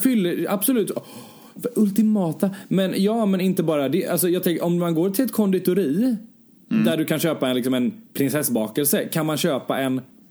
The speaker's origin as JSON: {"language": "Swedish", "country": "Sweden", "said": "Jag hade kollat på, nu när jag var hemma i Sverige, så hade jag kollat på så här"}